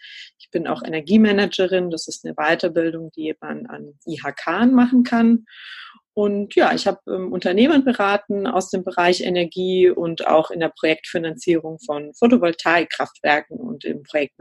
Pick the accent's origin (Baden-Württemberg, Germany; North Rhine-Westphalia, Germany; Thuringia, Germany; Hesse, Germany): Baden-Württemberg, Germany; ich komme aus der Nähe von Stuttgart, aus einem kleinen Dorf im schönen Remstal und lebe aber die letzten 20 Jahre relativ ortsungebunden an unterschiedlichen Ländern auch und Orten in Deutschland.